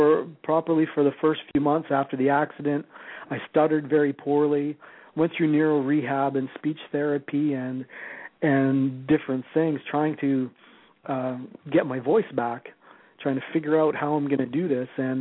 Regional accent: Prince George, British Columbia, Canada; also born or lived in Edmonton; I moved from Edmonton back to my hometown of Prince George to be close to my mom

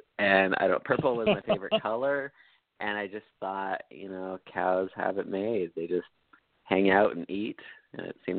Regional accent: Red Deer, Alberta, Canada; I grew up in Red Deer, Alberta. So that Alberta is sort of like our Texas, I think, in lots of ways. It was like small city in the conservative area in the 90s.

